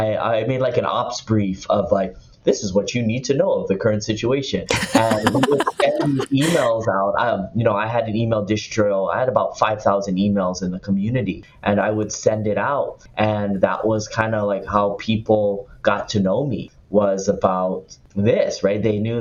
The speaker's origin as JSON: {"language": "English", "region": "Hawaii", "country": "United States", "said": "I'm Native Hawaiian, so connecting with Native Hawaiian leaders. Also, I went to the Kamehameha Schools, which is, you know, a very old established school here in Hawaii."}